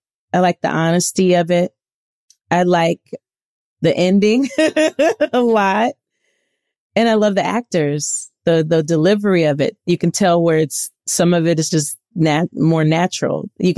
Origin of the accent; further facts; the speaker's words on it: New Orleans, Louisiana, United States; You know, I'm from New Orleans. We classy.